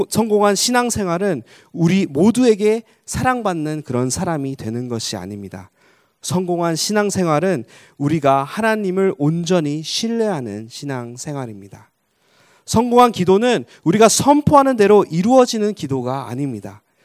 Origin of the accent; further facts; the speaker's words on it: Egypt; 제가 이집트에서 자라면서 돌을 많이 맞아보았습니다. 상당히 아픕니다.